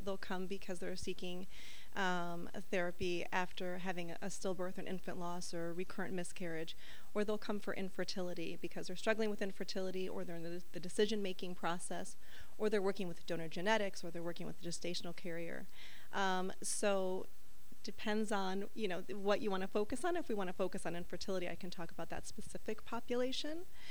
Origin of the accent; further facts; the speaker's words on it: New York, United States; I'm originally from New York. My father's a firefighter.